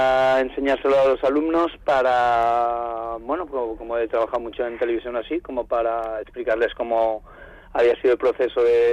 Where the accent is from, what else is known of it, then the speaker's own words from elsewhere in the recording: Catalonia, Spain; yo soy catalán